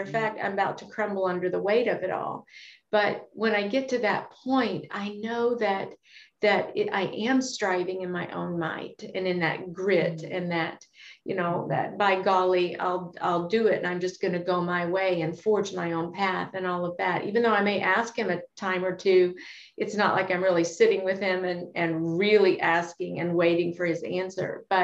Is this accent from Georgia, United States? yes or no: no; Kentucky, United States; And, you know, I grew up in Kentucky and my granddad had cattle.